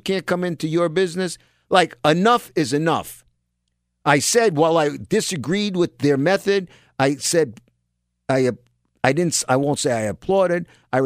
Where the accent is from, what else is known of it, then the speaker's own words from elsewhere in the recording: New York, United States; I'm a New Yorker, raised in New York. Grew up with black friends, brown friends, yellow friends, white friends, all kinds of friends.